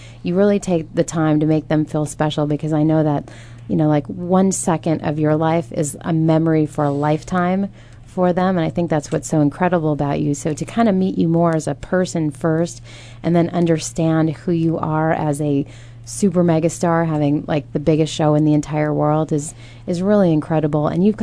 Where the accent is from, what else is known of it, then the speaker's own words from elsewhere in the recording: Alaska, United States; growing up in Alaska and not watching a lot of TV the last X amount of years